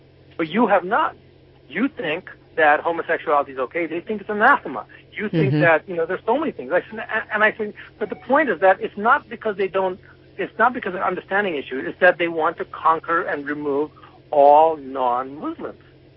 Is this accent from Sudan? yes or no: yes; Sudan; moved away as an adult; also born or lived in Ghana / Yemen; now in United States; I was born in Ghana. I grew up in Yemen, Sudan, and I lived most of my life there before I came to the United States.